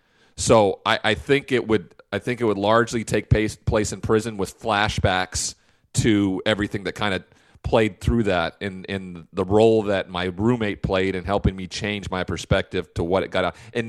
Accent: Washington, United States; he watched me play growing up in Western Washington

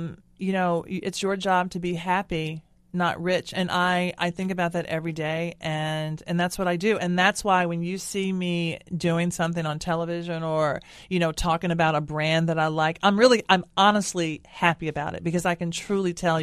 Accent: Nashville, Tennessee, United States; is very much a love letter to my hometown of Nashville.

